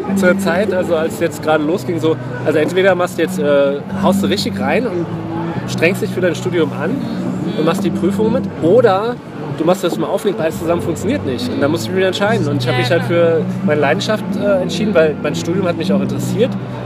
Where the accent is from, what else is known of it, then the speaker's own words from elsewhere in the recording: Saarland, Germany; now in Berlin, Germany; Und ich komme eigentlich aus dem Saarland, also ich bin 2003 rübergezogen.